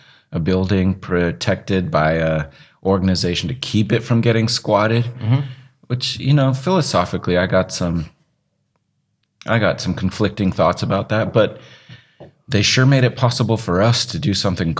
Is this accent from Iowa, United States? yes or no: no; Alaska, United States; also born or lived in Oregon / Colorado / California; I was born in Oregon. Yeah, I grew up in Alaska. Okay. I went to school in Colorado and lived in California for a while. So Western states.